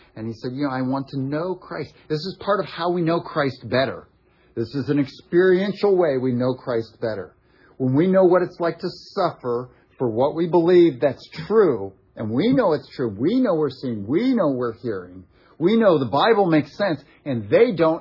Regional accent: Ohio, United States; He found out we were visiting my mom up in my hometown in Ohio, and then driving down to Louisville, Kentucky.

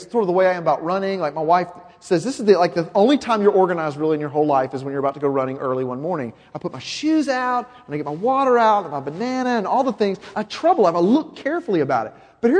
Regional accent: the South, United States; I pick on the South. I'm a Southerner. I can do that.

